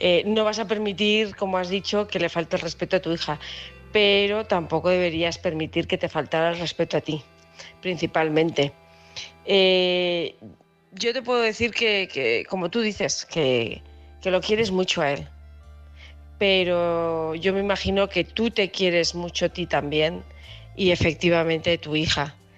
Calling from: Huesca, Aragon, Spain; de Huesca

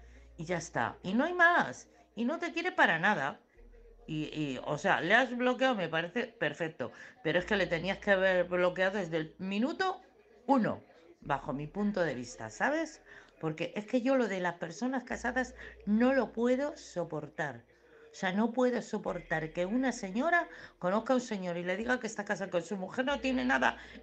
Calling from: Madrid, Community of Madrid, Spain; de Madrid.

